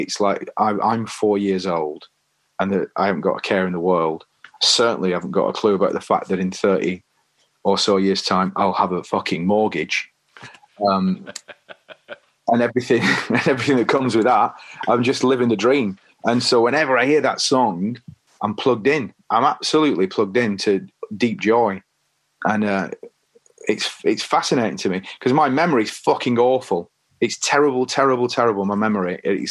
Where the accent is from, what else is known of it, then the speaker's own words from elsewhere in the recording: Leigh, North West England, United Kingdom; Lee, in Lancashire.